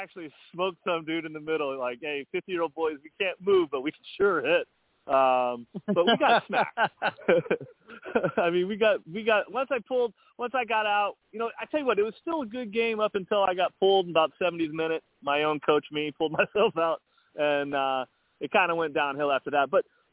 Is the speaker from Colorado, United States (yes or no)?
yes; Colorado, United States; now in Baltimore, United States; And to your point, you know, I grew up in Colorado, and, you know, I heard growing up the Bays